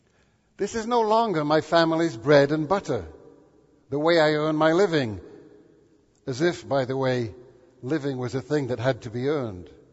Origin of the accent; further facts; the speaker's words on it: Maine, United States; And I reply, "I'm from Maine." To which many of them respond, "Ah, yes, I thought I detected an accent."